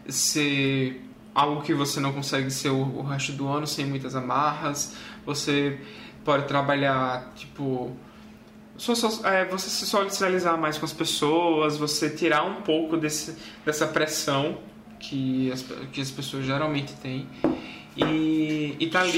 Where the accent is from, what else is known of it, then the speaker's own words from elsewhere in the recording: Northeast Region, Brazil; E como a gente é do Nordeste, a gente tem uma relação, acho que um pouco mais quente com o carnaval